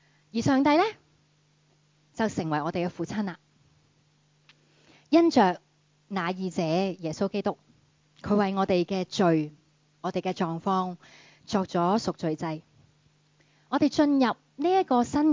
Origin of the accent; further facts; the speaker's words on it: Hong Kong; 我哋香港人話重要嘅講三次嘛